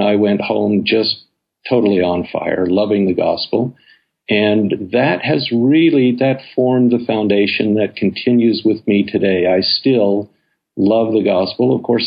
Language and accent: English; Salt Lake City, Utah, United States; moved away as an adult; now in Boston, United States; I was born and raised in Salt Lake City. I spent my first 19 years in Salt Lake City and then have spent the rest of my life in Boston and in New England.